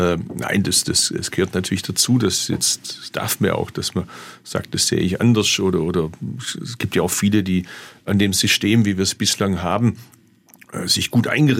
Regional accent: Bad Urach, Baden-Württemberg, Germany; Sage ich aus Bad Urach, da bin ich geboren und aufgewachsen.

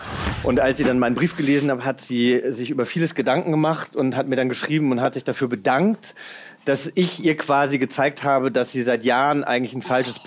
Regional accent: Giessen, Hesse, Germany; Das ist da, wo ich herkomme.

